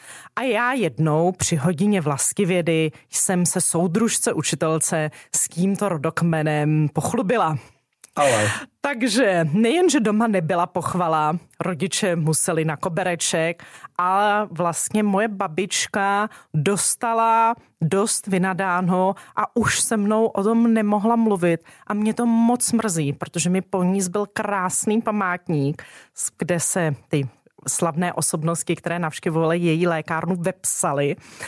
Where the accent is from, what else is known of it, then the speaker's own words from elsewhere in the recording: Prague, Czechia; já jsem z Prahy, což je skoro výjimka. Největší poklona, kterou jsem kdy dostala, že na to, že jsem Pražanda, tak nejsem až tak strašná, ale jsem hrdá holka z Prahy. Dětství, jsem Husákovo dítě.